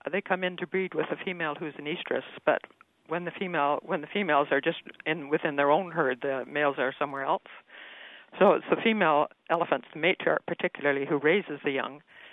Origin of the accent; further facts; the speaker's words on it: Canada; accent: Canadian; I'm speaking Canadian. That's a problem.